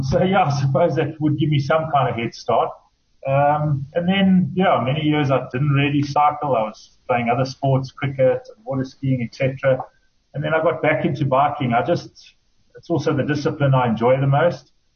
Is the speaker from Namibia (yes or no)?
yes; Namibia; I grew up in Namibia, and we spent a lot of time playing around on bikes anyway.